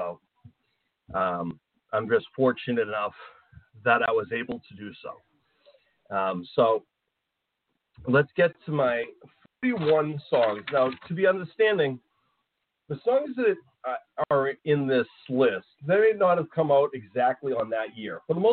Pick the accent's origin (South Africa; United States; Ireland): Ireland; I took a lot of pride in the fact that, well, I'm Irish, and my birthday happens to be in the middle of the greatest Irish heritage month